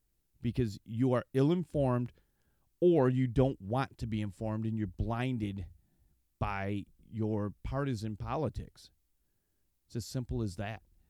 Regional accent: Michigan, United States; And this is what's going on here in my home state of Michigan.

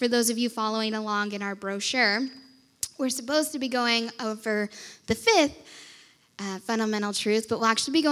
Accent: Indiana, United States; I am from Northwest Indiana, about 20 minutes from downtown Chicago.

